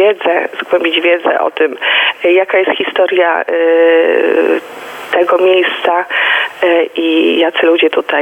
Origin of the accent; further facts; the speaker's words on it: Pomeranian Voivodeship, Poland; wielu innych cechach, którymi możemy się jako Kaszubi szczycić